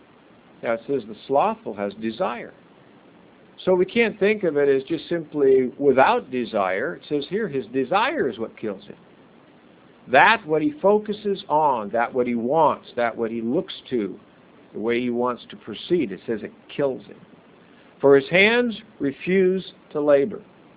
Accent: Medford, Oregon, United States; I grew up in Medford, Oregon, at least from the fifth grade on. And my memory of Medford, Oregon, in part, is berry, wild berry vines and big piles and clumps in the empty fields.

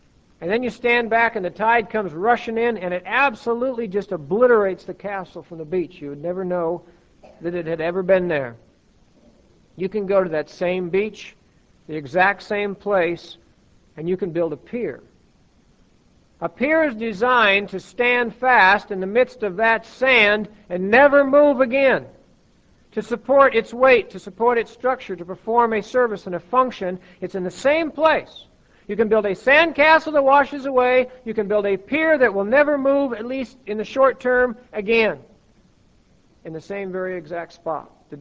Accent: Oregon, United States; I grew up in Oregon, and in Oregon from time to time we would go to the beach.

